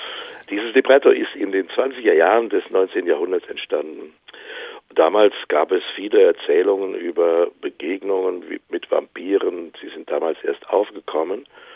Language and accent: German; Southwest Germany, Germany; welche Komponisten im südwestdeutschen Raum, das ist ja meine Heimat und meine Wirkungsstätte